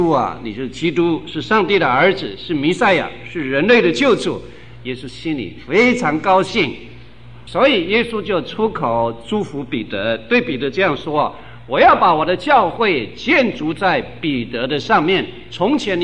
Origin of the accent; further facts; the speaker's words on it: Guanmiao, Tainan, Taiwan; 我生在台南县关庙乡，那里凤梨非常有名